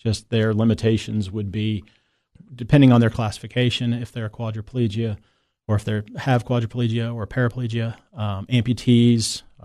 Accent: Florida, United States; Again, growing up in Florida, South Florida, and then traveling to the Caribbean to see family.

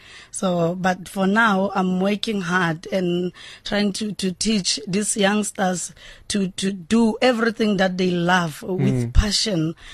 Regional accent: Kasikukune, Limpopo, South Africa; now in Gauteng, South Africa; I was born and raised in Kasikukune 34 years ago. So, now I'm in Gauteng

